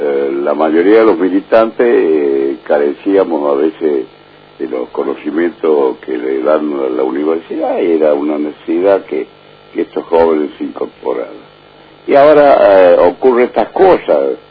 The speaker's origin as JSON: {"language": "Spanish", "country": "Argentina"}